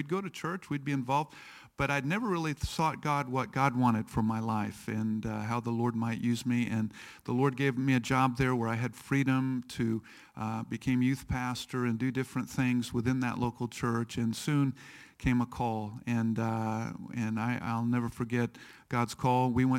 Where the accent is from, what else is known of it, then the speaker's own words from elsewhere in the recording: Kansas City, Missouri, United States; When I grew up in Missouri, Kansas City area there, I went to church